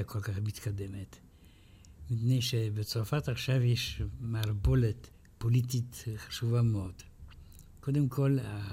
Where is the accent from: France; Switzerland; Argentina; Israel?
France; Saint-Germain-en-Laye, Île-de-France; moved away; אני רוצה להגיד לך שהזיכרון שלי בתור ילד, הייתי בן 7